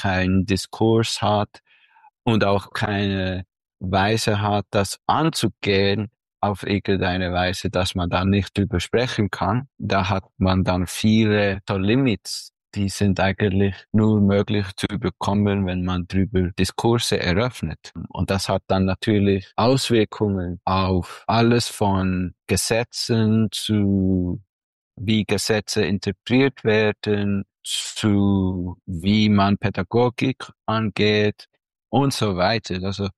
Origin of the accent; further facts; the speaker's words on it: Switzerland; ist mir schon wichtig, dass man mich auch als Schweizer Komponist sieht, also auch als Schweizer, schwarze Schweizer